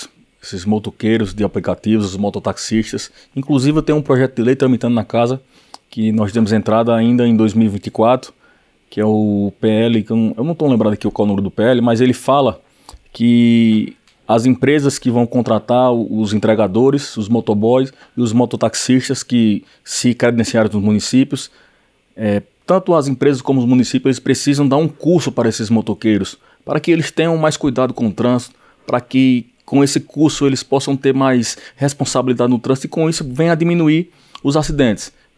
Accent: Northeast Region, Brazil; Então, no nosso Nordeste, eu sou nordestino, sou do sertão, nós temos a seca no Nordeste

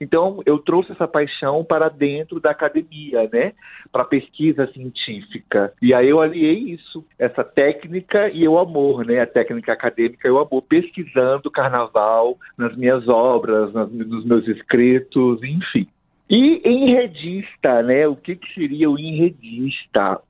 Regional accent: Rondônia, Brazil; born there; Sim, nasci em Rondônia.

